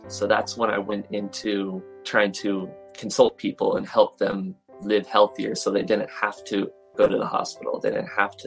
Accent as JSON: {"language": "English", "region": "California", "country": "United States", "said": "I'm from California."}